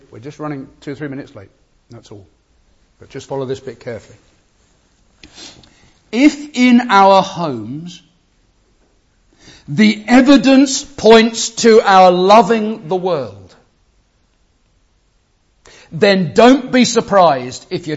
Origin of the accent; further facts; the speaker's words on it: England, United Kingdom; Being English, that wasn't very often.